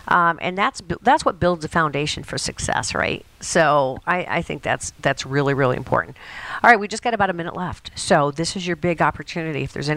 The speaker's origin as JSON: {"language": "English", "region": "Colorado", "country": "United States", "said": "I'm from Colorado and my kids were raised here"}